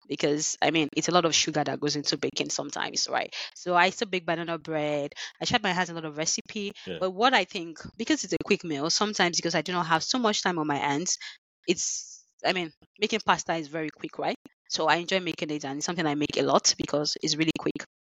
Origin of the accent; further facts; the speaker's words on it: Ekiti, Nigeria; Even in my home growing up, it might be funny, but because we are from Ekiti, we don't eat jollof rice on Christmas morning.